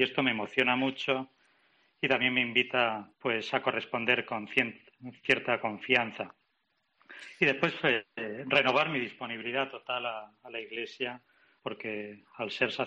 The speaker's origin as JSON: {"language": "Spanish", "town": "María", "region": "Andalusia", "country": "Spain", "tie": "born or raised there", "said": "siempre tengo mucha relación y mantengo un vínculo muy estrecho con mi pueblo de María, con mi gente de María"}